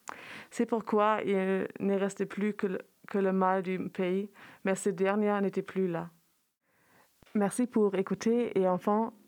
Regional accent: Berlin, Germany; French is a second language; je viens d'Allemagne où j'habite à Berlin. Et je suis à Grenoble dans le cadre d'Erasmus.

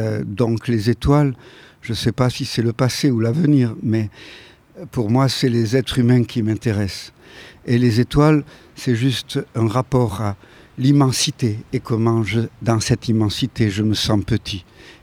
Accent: Nice, Provence-Alpes-Côte d'Azur, France; mais je suis niçois, je disais hier à mes amis.

